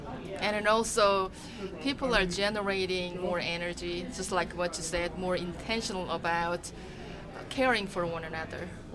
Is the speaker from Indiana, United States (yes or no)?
yes; Columbus, Indiana, United States; I am from Columbus, Indiana.